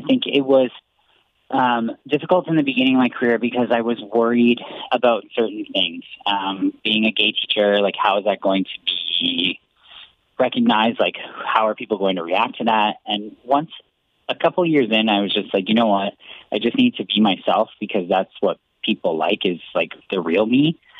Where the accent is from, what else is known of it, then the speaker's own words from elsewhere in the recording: Ontario, Canada; I was born and raised in Norfolk County, just outside of Townsend on a pig farm, actually. My parents were farmers. They were always from the area as well. Both of them came from Port Dover. So I've been born and raised here